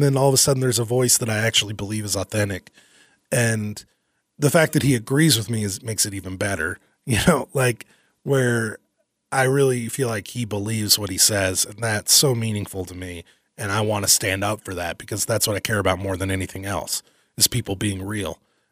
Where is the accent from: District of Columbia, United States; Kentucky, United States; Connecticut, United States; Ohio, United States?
Kentucky, United States; My best friend growing up in Kentucky is a hardcore conservative.